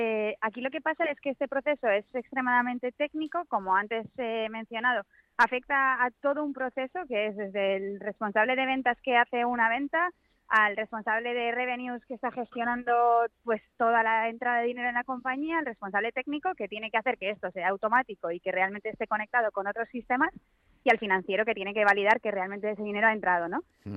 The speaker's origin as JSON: {"language": "Spanish", "region": "Basque Country", "country": "Spain", "lives_now": "Valencia, Spain", "said": "somos vascas"}